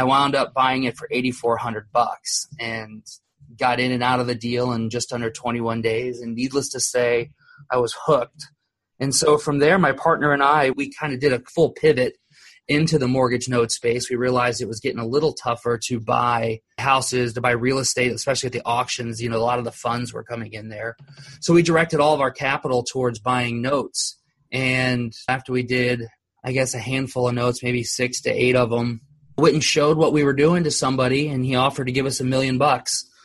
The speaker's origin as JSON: {"language": "English", "town": "Columbus", "region": "Ohio", "country": "United States", "tie": "born there", "lives_now": "Orlando, United States", "said": "Originally, I was born in Columbus, Ohio. I've lived in Orlando, Florida for, I guess, roughly 30 years now."}